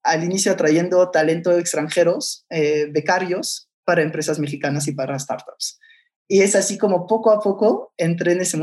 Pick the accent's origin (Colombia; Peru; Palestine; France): France; moved away as an adult; also born or lived in Barcelona, Spain; yo soy franco-catalán, te diría. Nací en Barcelona, papá catalán y mamá francesa. Entonces, a los 3 años se separan mis papás, entonces me voy de Barcelona a Francia y ahí es donde crecí casi toda mi vida. Estuve en Francia hasta los 20 años